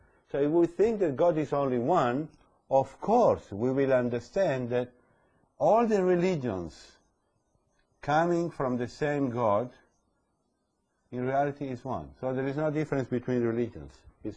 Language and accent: English; Italy; English is a second language; my passport is Italian, I'm an Italian citizen